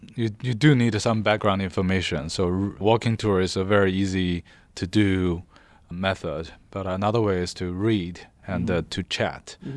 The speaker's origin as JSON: {"language": "English", "region": "Beijing", "country": "China", "tie": "born or raised there", "said": "although I'm from Beijing, I grew up in Beijing."}